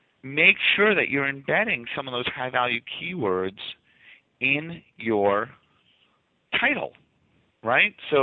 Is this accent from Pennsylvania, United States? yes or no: no; Massachusetts, United States; accent: Boston; A little Boston accent.